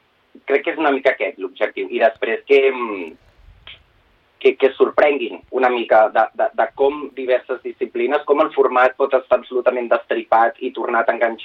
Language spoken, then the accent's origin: Catalan; Barcelona, Catalonia, Spain; la majoria no som de Barcelona, jo sí, però la majoria de la companyia no és de Barcelona.